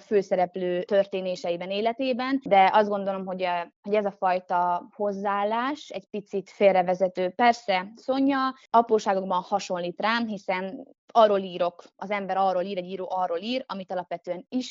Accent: Debrecen, Hajdú-Bihar, Hungary; moved away as an adult; now in Budapest, Hungary; Én Debrecenben születtem, Alföldön éltem 25 éven keresztül, pontosan tudom, milyen alföldiként, vidékiként felköltözni Budapestre.

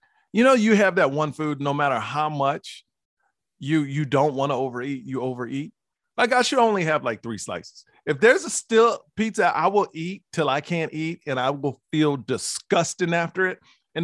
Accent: Houston, Texas, United States; About myself, born and raised in Houston, Texas, father's Black, mom's Asian.

